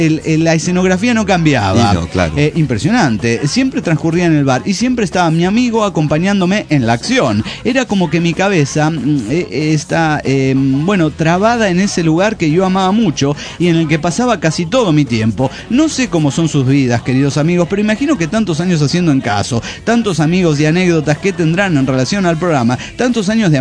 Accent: Tierra del Fuego, Argentina; de Tierra del Fuego, Argentina.

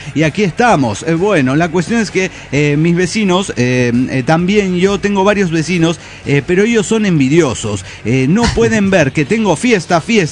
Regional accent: Zacatecas, Mexico; de Zacatecas, México.

